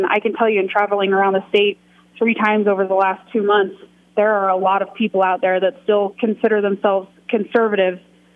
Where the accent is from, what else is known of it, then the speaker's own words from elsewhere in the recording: Nevada, United States; I mean, growing up in Nevada, I know a ton of people who do pretty well in this state financially